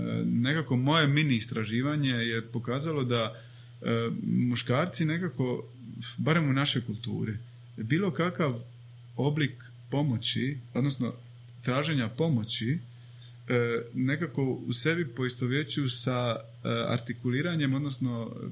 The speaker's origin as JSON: {"language": "Croatian", "region": "Dalmatia", "country": "Croatia", "tie": "born or raised there", "said": "ja sam odrastao u Dalmaciji, nekako je uvijek bilo nemoj izražavati slabost i emociju"}